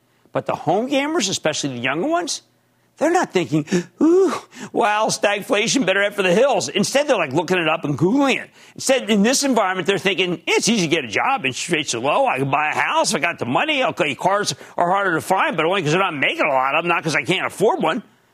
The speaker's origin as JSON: {"language": "English", "region": "New Jersey", "country": "United States", "tie": "born or raised there", "said": "my home state of New Jersey"}